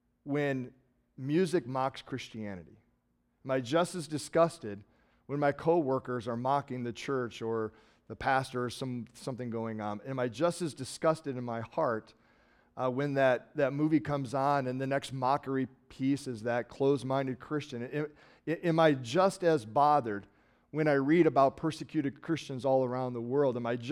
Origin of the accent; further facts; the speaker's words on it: United States; You're like, hi, I'm an American, give me a hug.